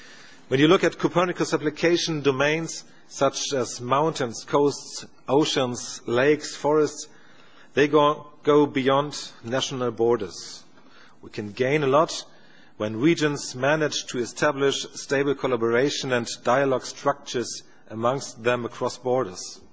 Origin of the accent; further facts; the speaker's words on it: Bremen, Germany; English is a second language; my hometown Bremen has learned that Nereos serves as an important tool